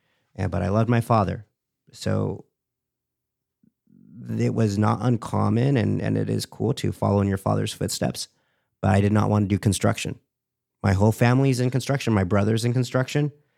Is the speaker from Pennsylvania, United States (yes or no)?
no; West Hills, California, United States; I was born here in California, West Hills, California. You know? Yeah.